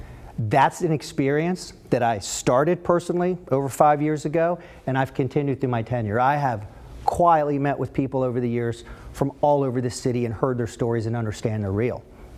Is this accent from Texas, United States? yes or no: no; Florida, United States; born there; I was born in South Florida. As a kid, I wasn't raised to see color.